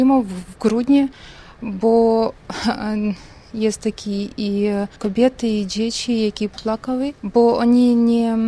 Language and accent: Polish; Ukraine; Polish is a second language; now in Poland; Tak, jestem z Ukrainy.